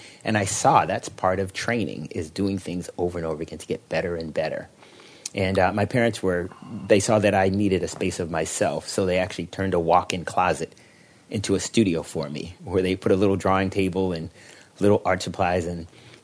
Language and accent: English; Boston, Massachusetts, United States; I grew up in Boston, Massachusetts.